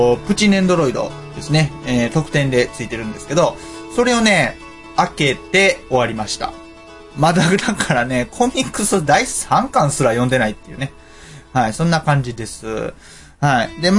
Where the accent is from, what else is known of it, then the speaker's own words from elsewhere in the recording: Osaka, Japan; 大阪のね、他のところとか言われたってわかんないんですよ。なんで、もう全部ね、自分の地元の地域のところで済ましてるっていう感じ